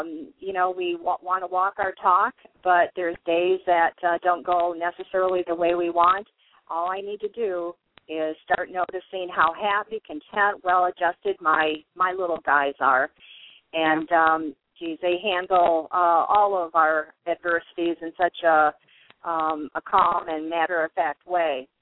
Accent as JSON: {"language": "English", "region": "Midwest", "country": "United States", "tie": "born or raised there", "said": "Well, my husband and I grew up in Midwest, middle-class families during the 50s and 60s"}